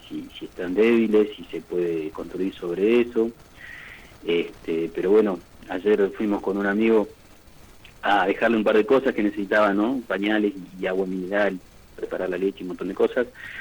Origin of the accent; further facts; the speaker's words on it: Neuquén, Argentina; now in Las Ovejas, Argentina; Yo soy nacido y criado allá en Parque Industrial Neuquén. Hace 10 años que vivo acá en Las Ovejas.